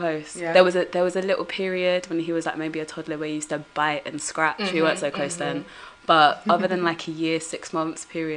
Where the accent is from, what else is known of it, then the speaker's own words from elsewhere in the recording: United Kingdom; my family heritage, I'm Ugandan, but growing up in Britain, and there was something of like, okay, I'm still African, like I can still claim my Ugandan-ness, even though I wasn't born in Uganda.